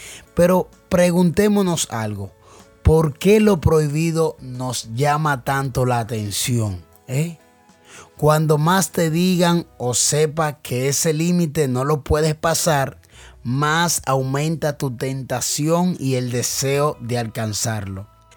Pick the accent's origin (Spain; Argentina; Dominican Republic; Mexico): Dominican Republic; Neiba, Baoruco; Neiva es mi tierra natal, queda en el sur del país, en el sur de la República Dominicana. Allí me crié como cualquier familia, una familia totalmente humilde pero trabajadora